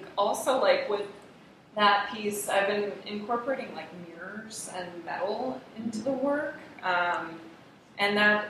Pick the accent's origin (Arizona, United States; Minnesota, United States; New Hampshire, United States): Minnesota, United States; Wayzata; moved away as an adult; now in Los Angeles, United States; I grew up in Wayzata, Minnesota, and went to RISD, the Rhode Island School of Design, and graduated from there back in 2008, and shortly after moved to Los Angeles.